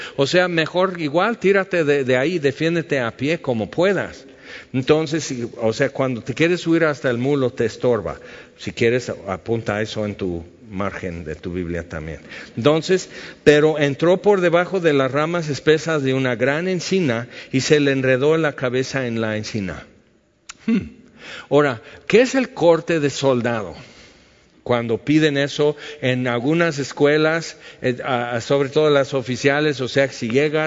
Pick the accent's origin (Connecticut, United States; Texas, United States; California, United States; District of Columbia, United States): California, United States; Ahora, en mi tierra, en lo que es California, los encinos y las encinas, ahí es diferente el encino que la encina.